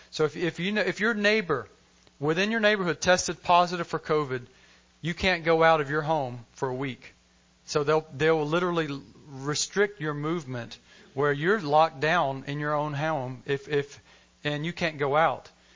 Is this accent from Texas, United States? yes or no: no; Alabama, United States; because even in growing up in Alabama, we all know who Jesus is